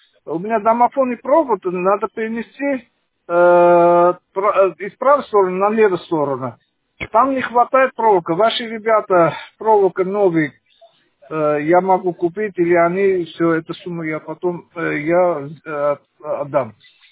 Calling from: Akulovka, Russia; я звоню из Акуловки, дом 18.

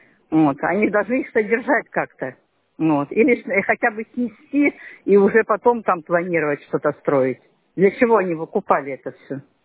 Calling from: Toksovo, Leningrad Oblast, Russia; А вот я из Токсова звоню, в Всеволожский район Ленинградской области.

